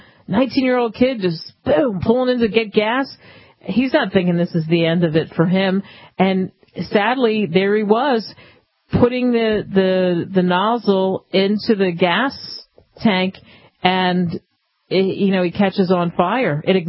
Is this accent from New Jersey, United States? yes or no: yes; New Jersey, United States; because I grew up in Jersey where you couldn't pump your own gas. It was illegal.